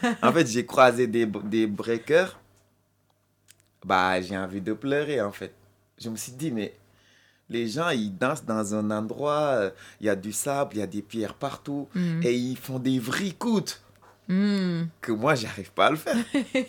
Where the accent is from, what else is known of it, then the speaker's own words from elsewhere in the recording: Senegal; Même si je suis sénégalais ou quoi